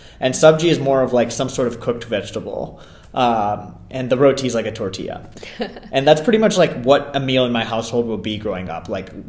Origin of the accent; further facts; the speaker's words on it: Gujarat, India; So I'm from Gujarat. And so we have a lot of traditional Gujarati food that I ate growing up.